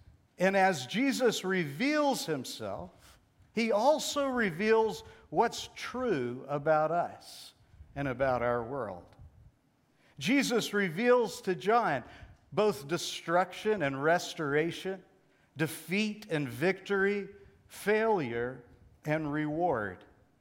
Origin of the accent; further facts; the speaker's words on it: Texas, United States; There's a city near my hometown where I grew up in Texas.